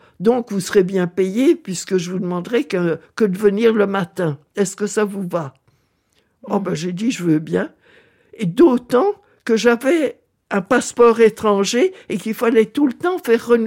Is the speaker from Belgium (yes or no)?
yes; Belgium; je suis belge, j'ai une carte d'identité